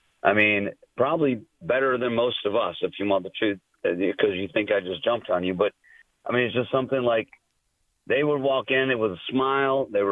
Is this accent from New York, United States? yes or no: no; Michigan, United States; now in Myrtle Beach, United States; I'm from Michigan. I'm down here in Myrtle Beach, you know, doing what I do, but I bleed blue.